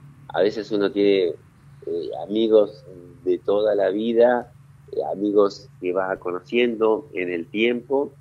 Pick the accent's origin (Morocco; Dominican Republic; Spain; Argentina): Argentina; Forma parte, ¿no?, de lo que somos los argentinos.